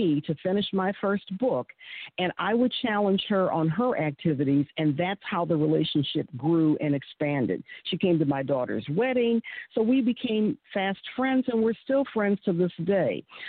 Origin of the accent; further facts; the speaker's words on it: Michigan, United States; I'm African-American. She's white. She's from West Virginia originally. I'm from Michigan originally.